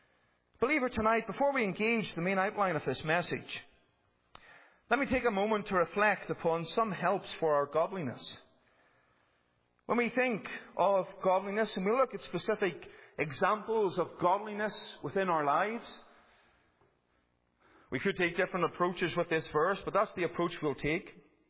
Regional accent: Northern Ireland, United Kingdom; A few years later, I moved back to Northern Ireland, and what happened? My accent changed again back to somewhat of its original voice.

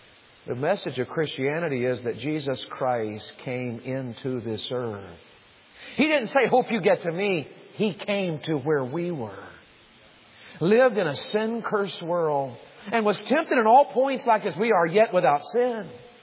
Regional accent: Tennessee, United States; and I was from Tennessee, and Tennessee's different than living in the north, y'all know.

